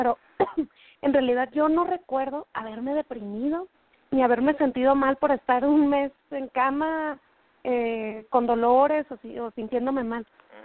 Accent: Culiacán, Sinaloa, Mexico; Yo tengo 32 años, soy de Culiacán, Sinaloa.

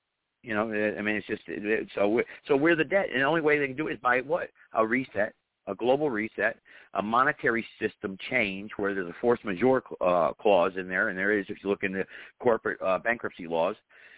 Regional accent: Greensboro, North Carolina, United States; I still had hardware shops in my town here in North Carolina. I'm from Greensboro, North Carolina, but they're gone now.

